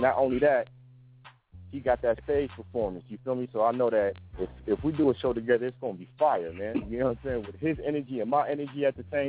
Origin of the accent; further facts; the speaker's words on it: Los Angeles, California, United States; I'm from Los Angeles, you know what I'm saying, California, you know what I'm saying? But I rep my people.